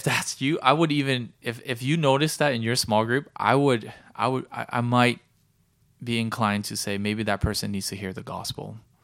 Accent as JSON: {"language": "English", "country": "United States", "said": "I say relative because I'm an American, so big churches in America are like 50,000."}